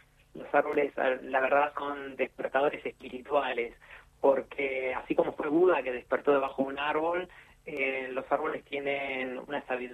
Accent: Puerto Madryn, Chubut, Argentina; Yo soy de Puerto Madryn

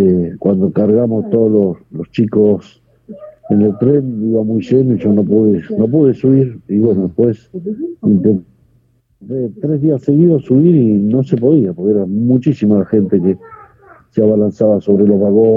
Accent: Pilar, Buenos Aires Province, Argentina; now in Ukraine; Yo soy de Pilar, provincia de Buenos Aires.

